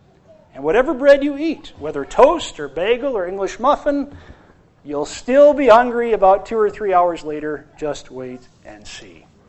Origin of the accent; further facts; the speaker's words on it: Aberdeen, South Dakota, United States; Dear friends, there's a beanstalk in my hometown of Aberdeen, South Dakota.